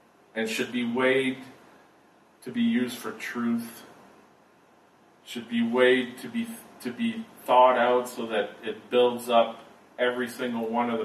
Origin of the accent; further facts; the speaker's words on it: Canada; born there; I was born in Canada from a good family that where my mom was a Christian.